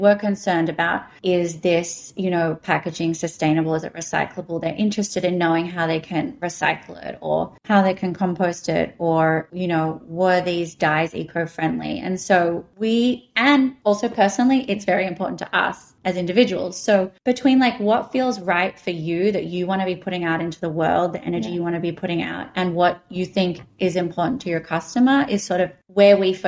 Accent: Australia; now in United States; Me being Australian

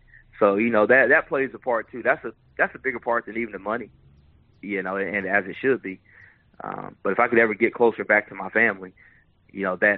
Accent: Kansas, United States; now in Myrtle Beach, United States; I mean, I'm from Kansas, and I don't know if I can take the cold anymore being in Myrtle Beach.

